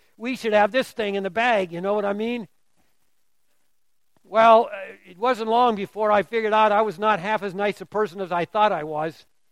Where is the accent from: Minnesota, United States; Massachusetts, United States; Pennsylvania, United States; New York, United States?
Minnesota, United States; Duluth; Now, I grew up in Duluth, Minnesota, about the same latitude, you know, and that's a nice place. I love northern Minnesota.